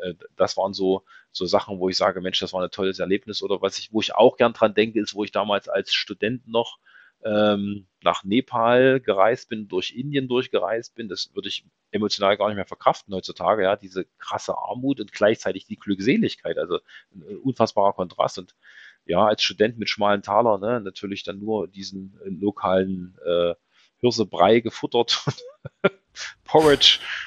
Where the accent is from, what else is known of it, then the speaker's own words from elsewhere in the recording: Saxony-Anhalt, Germany; Ich bin ja gebürtiger Sachsen-Anhalter und bin gern da, eben weil es da auch ein bisschen ruhiger ist.